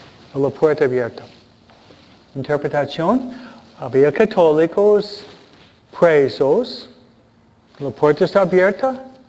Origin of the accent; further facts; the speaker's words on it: Michigan, United States; born there; yo nací en Michigan.